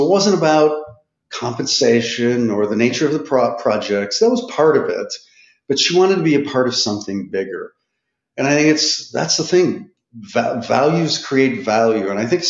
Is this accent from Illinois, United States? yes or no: yes; Chicago, Illinois, United States; No. I'm originally from Chicago. So grew up in Chicago.